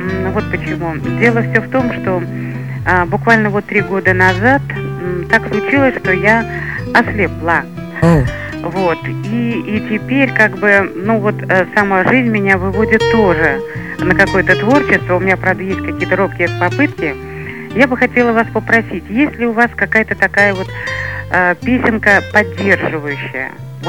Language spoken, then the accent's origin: Russian; Moscow, Russia; Я москвичка.